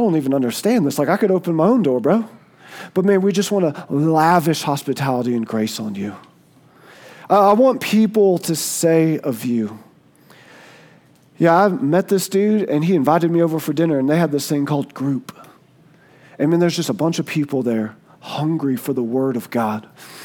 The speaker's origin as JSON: {"language": "English", "country": "United States", "tie": "born or raised there", "said": "Like that's what my hometown was. Nothing good comes from Clay County, right?"}